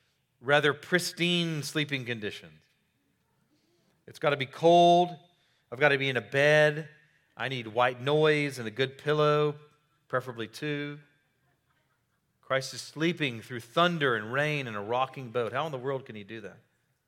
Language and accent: English; Baytown, Texas, United States; I remember growing up in Baytown and just waiting out Category 1 hurricanes.